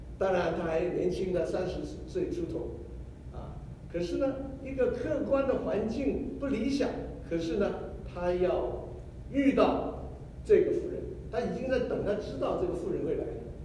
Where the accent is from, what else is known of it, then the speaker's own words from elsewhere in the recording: China; 那我们中国人是怎么样的？哎，我们是天朝大国，啊，我们在天地的中央。